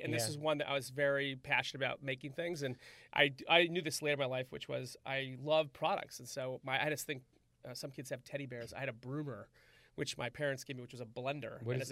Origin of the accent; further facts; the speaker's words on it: Guilderland, New York, United States; So we're in your alma mater, just outside of Albany, New York. I grew up in Gilderland, and a family of four.